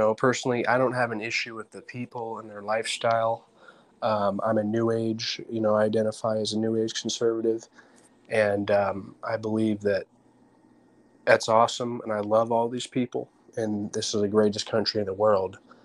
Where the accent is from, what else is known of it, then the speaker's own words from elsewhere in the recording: Seattle, Washington, United States; also born or lived in San Antonio; I was born in San Antonio, Texas, and grew up with Jay Irvin in West Seattle, Washington.